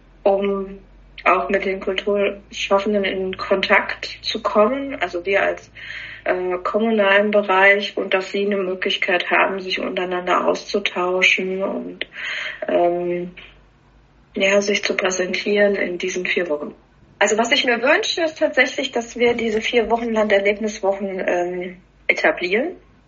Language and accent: German; Ortenberg, Hesse, Germany; aus Ortenberg, Effolderbach, gebürtig aus Klauburg. Ich sage immer selbst von mir, ich bin ein Kind der Region Oberhessen, habe nie woanders gewohnt und liebe es, auch hier zu leben.